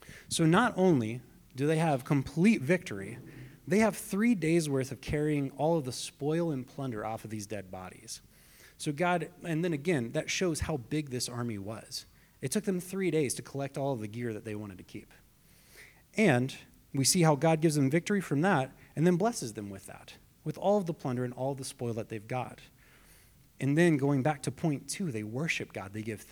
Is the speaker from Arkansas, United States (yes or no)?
yes; Arkansas, United States; I'm from Arkansas, so I do love watching the U of A play.